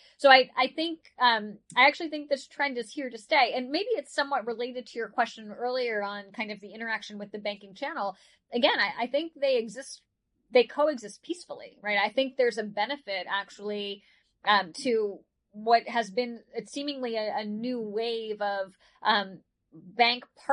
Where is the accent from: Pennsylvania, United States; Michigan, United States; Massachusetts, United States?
Pennsylvania, United States; Pittsburgh; So I'm from Pittsburgh, so I'm obligated to be a Pittsburgh Steelers fan.